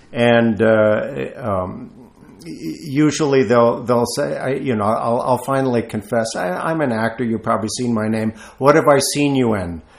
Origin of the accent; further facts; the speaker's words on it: Texas, United States; I've lost my accent over the years, but I was just a regular Texas kid, running around, buzz cut kind of guy.